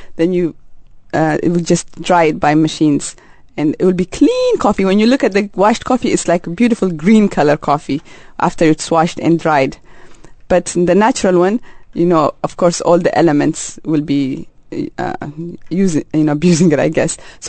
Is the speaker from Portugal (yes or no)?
no; Harar, Harari, Ethiopia; it was also a way to give back to the community I am from. I'm from Harar.